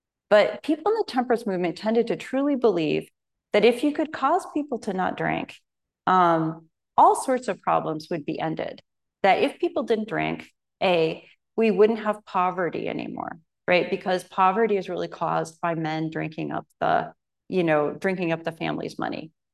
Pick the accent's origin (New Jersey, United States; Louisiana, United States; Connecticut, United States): Connecticut, United States; I was raised a Congregationalist. I don't, you know, it's a, I was raised in Connecticut.